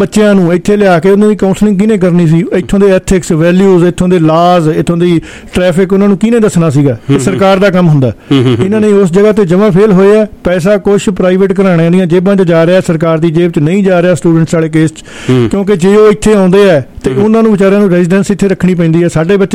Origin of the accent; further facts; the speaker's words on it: Fidde Kalan, Punjab, India; moved away as an adult; also born or lived in Bathinda; now in Canada; ਮੇਰਾ ਜਨਮ ਬਠਿੰਡੇ ਦਾ, ਮੇਰਾ ਜ਼ਿਲ੍ਹਾ ਫਰੀਦਕੋਟ ਹੈ ਅਤੇ ਪਿੰਡ ਮੇਰਾ ਫਿੱਡੇ ਕਲਾਂ